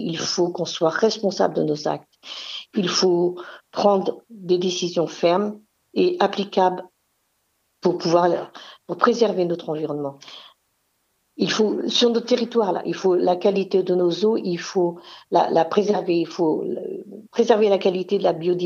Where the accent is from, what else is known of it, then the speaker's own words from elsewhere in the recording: France; Oui, donc au niveau national, chez nous, en France, on n'est pas clair.